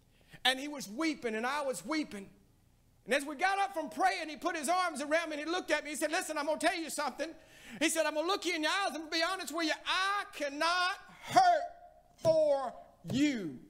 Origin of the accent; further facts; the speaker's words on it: Alabama, United States; I'm born and raised in East Central Alabama. There's a Baptist church on every corner. Everybody's preaching the gospel.